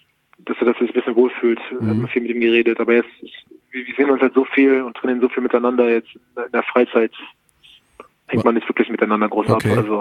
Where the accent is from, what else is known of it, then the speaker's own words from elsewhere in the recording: Berlin, Germany; Ich bin Berliner, das ist meine Heimat.